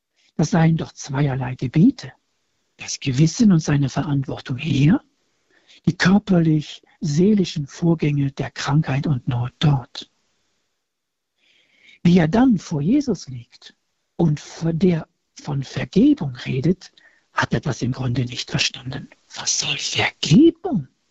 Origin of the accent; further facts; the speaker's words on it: Cologne, North Rhine-Westphalia, Germany; Ja, bei uns in Köln, da gibt es doch das, da gab es damals das Pfingsten.